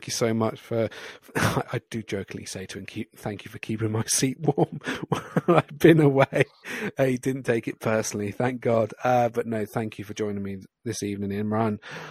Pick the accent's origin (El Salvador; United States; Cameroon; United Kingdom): United Kingdom; Scotland; as a Scotsman